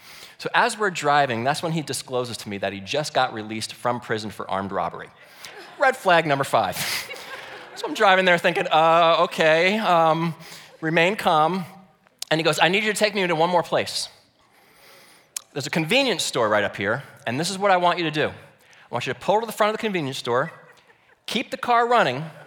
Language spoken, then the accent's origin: English; New Jersey, United States; I said, no, I'm from New Jersey. I moved here.